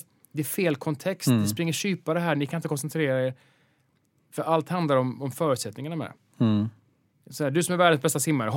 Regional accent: Gothenburg, Västra Götaland County, Sweden; born there; Jag är född i Göteborg, jag måste ju stå upp för...

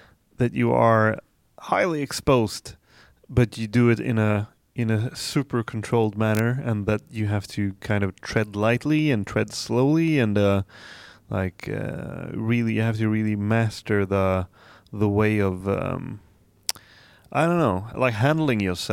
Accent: Dalarna County, Sweden; English is a second language; I come from the Swedish countryside, and it's really puts us like in the middle of Sweden, more or less, like southern the southern part, kind of.

